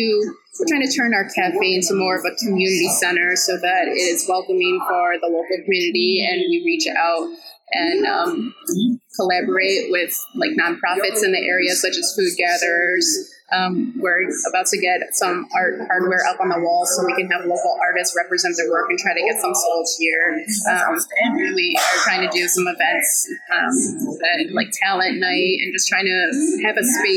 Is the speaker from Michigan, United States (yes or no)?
yes; Ann Arbor, Michigan, United States; So I grew up here in Ann Arbor, Michigan, to some hardworking parents, one of them being an immigrant